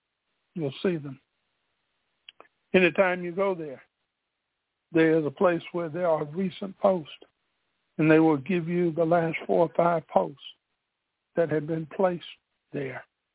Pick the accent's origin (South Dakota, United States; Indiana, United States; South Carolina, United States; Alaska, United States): South Carolina, United States; Spartanburg; born there; That's why I was born in Spartanburg General Colored Hospital, because they weren't going to spend the same on it as they did any other.